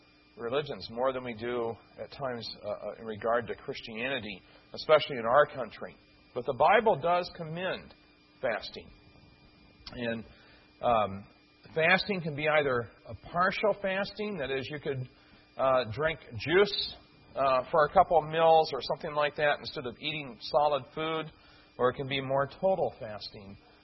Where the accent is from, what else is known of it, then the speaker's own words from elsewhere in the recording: Midwest, United States; as we call it where I grew up in the Midwest